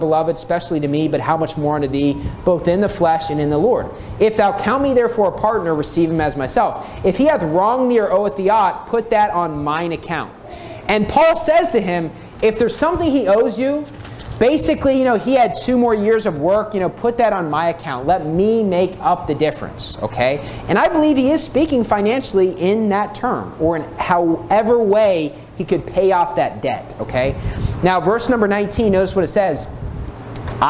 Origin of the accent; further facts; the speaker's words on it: United States; now in Philippines; here in the Philippines is going to be kind of an issue because of the fact I'm an American.